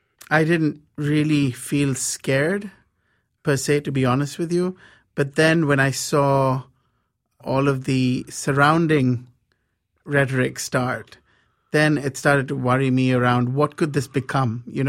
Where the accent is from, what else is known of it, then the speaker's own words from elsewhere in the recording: India; English is a second language; moved away; I feel like, you know, and I'm guilty as charged, being an Indian. I too came here to find individual happiness, find my identity, and I did.